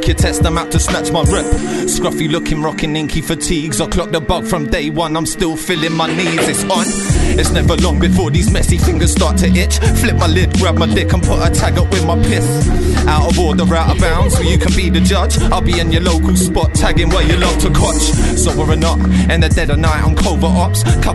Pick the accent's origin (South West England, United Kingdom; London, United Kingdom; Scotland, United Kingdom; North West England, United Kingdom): North West England, United Kingdom; I'm from Lancashire, innit?